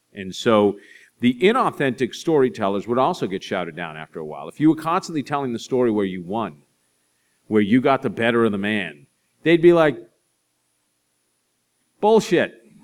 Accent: Boston, Massachusetts, United States; I came from the inner city of Boston. I came from Dorchester, Massachusetts, which is a very unique place. very working class, pretty heavily Irish influence in my neighborhood

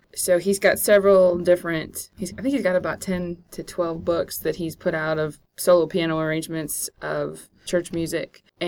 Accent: Indiana, United States; now in Nashville, United States; The other fun fact is that I'm originally from Indiana

